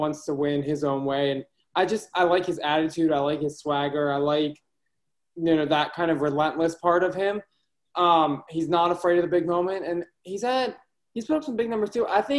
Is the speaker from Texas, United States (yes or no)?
no; Maryland, United States; I'm from Maryland, so it's a home kind of thing.